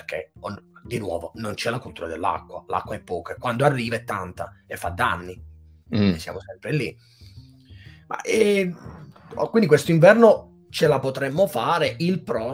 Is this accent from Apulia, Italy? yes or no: yes; Apulia, Italy; invece dalle mie parti giù piove di più, voglio dire, in Puglia